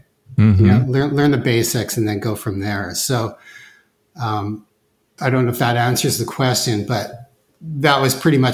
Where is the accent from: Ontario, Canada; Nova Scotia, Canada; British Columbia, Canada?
British Columbia, Canada; Vancouver; I'm born and raised in Vancouver, which, like, what makes Vancouver great is just it's a very cosmopolitan city, and it brings in people from all over the world.